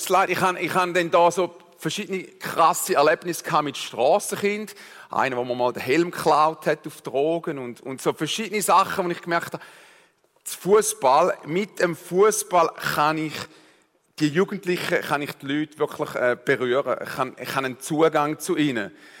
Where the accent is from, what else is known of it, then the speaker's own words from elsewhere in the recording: Switzerland; Ein bisschen anders wie bei uns in der Schweiz, wo man sich gar brühen im Solarium, oder?